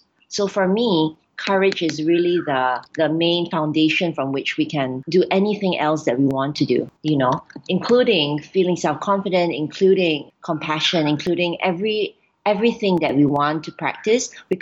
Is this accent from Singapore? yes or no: yes; Singapore; My cultural background, I am from Singapore. I'm Singaporean. My grandmother was actually from China and great-grandmother from Vietnam. So really, I'm considered Chinese-Singaporean.